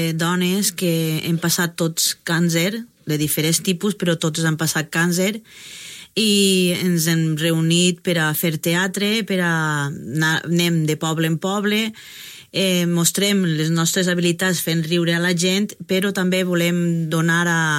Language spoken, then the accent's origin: Catalan; Parcent, Valencian Community, Spain; Soc de Parcent i tinc que baixar a Pedreguer